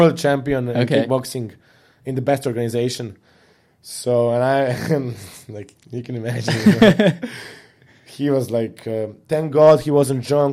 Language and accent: English; Serbia; growing up in Serbia, I'm very grateful that I grew up there.